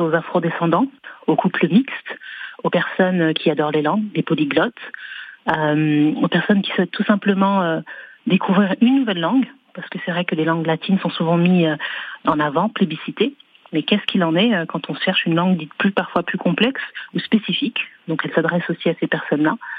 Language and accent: French; Blois, Centre-Val de Loire, France; Alors je suis française, hein, née, grandie en France, à Blois, dans le Loir-et-Cher. Un département qui est cher à mon cœur. Et mes parents sont d'origine congolaise, du Congo-Brazzaville.